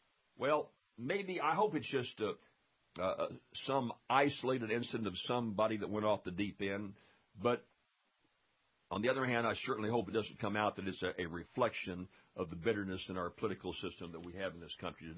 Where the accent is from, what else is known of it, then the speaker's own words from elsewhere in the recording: Louisiana, United States; There's very little civility in the politics of my home state of Louisiana.